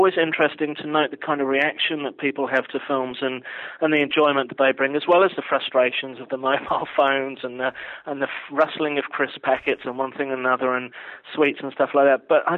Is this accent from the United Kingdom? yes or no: yes; England, United Kingdom; born there; I was born in the north of England, actually